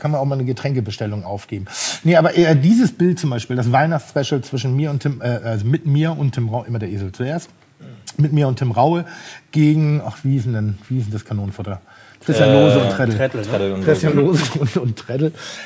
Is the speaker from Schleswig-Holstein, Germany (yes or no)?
yes; Pinneberg, Schleswig-Holstein, Germany; weil ich komme aus Pinneberg